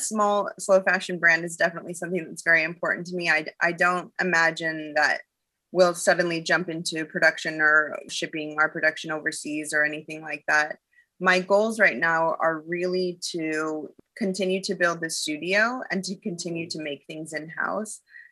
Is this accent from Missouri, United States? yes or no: no; Oregon, United States; Well, growing up in Oregon, I think a lot of people probably grew up with Pendleton in their house.